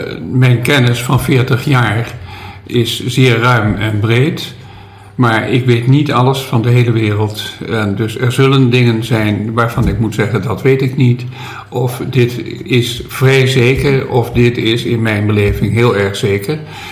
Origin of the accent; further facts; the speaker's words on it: Amsterdam, North Holland, Netherlands; born there; Dat is 28 juni 1946, geboren te Amsterdam.